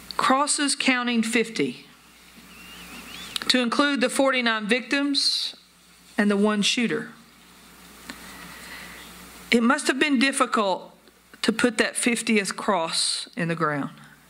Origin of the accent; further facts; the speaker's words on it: Pikeville, Kentucky, United States; when I was driving to Eastern Kentucky a few weeks ago for business, back to my hometown of Pikeville.